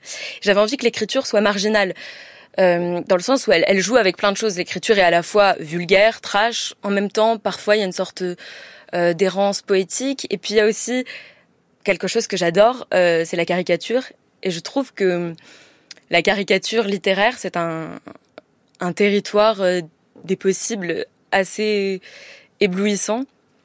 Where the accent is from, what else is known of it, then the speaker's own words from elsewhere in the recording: Marseille, Provence-Alpes-Côte d'Azur, France; Moi, j'ai grandi à Marseille.